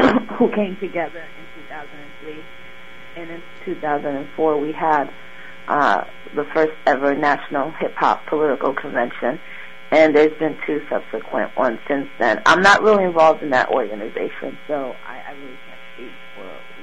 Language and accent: English; Bronx, New York, United States; also born or lived in Westchester County, New York; I'm 36, and I grew up in the South Bronx, and then grew up in Westchester County, near, right next to Rockland County, and went to school in upstate New York at Albany